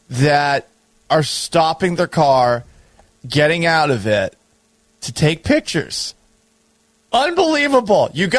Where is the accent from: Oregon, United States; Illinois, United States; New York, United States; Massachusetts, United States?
Massachusetts, United States; also born or lived in Florida; I grew up in Massachusetts, but I went to high school in Florida. I learned to drive in Florida.